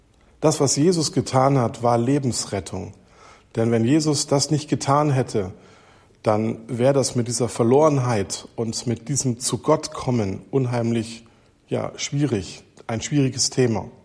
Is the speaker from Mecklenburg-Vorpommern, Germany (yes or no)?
yes; Bad Doberan, Mecklenburg-Vorpommern, Germany; ich komme aus Bad Doberan.